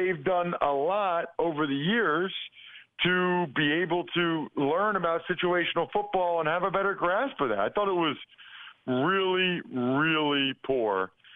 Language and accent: English; Pennsylvania, United States; Memphis, Nashville, Knoxville, and I'm from Pennsylvania, so I had to drive up 81.